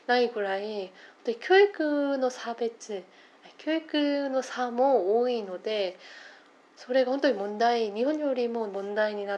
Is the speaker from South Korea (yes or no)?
yes; South Korea; Japanese is a second language; 私も田舎の出身ですが、地方、私は小学校にも1年生から6年生まで100人いましたんですが、本当に田舎なので、